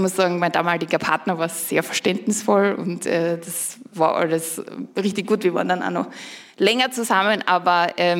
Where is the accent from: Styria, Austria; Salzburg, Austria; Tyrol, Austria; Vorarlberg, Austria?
Styria, Austria; ich komme aus der Steiermark, aus Österreich.